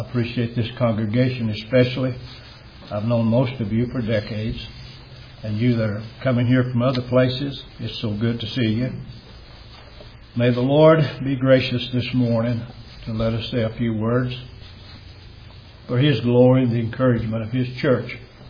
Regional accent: Banner Springs, Tennessee, United States; also born or lived in Monterey; Most of you know that I was raised here on the Cumberland Plateau. I was born just north of here, Monterey, and I was raised in a little community called Banner Springs.

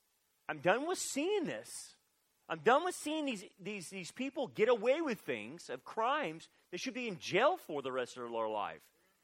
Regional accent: Delano, California, United States; I'm from Delano, so don't hold that against me.

